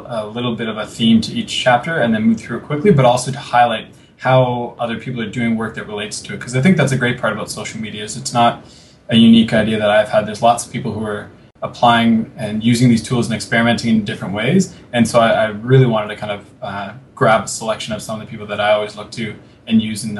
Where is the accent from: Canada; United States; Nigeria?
Canada; because I'm from Canada, but I'm sure this is probably very similar in the States